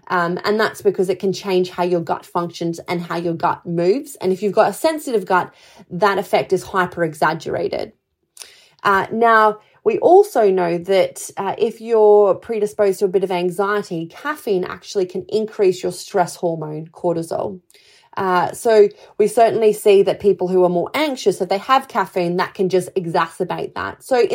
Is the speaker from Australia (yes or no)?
yes; Australia; I'm Australian